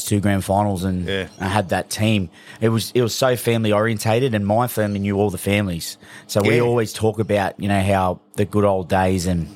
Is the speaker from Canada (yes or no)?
no; Belmore, New South Wales, Australia; I'm a Bulldog through and through. I grew up in Belmore